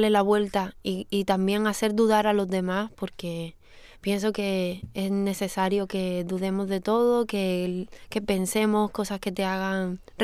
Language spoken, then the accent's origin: Spanish; Seville, Andalusia, Spain; also born or lived in Jerez de la Frontera; mi familia es de Cádiz. Y bueno, yo crecí en Sevilla. Está bastante cerca, soy de cultura andaluza, digamos.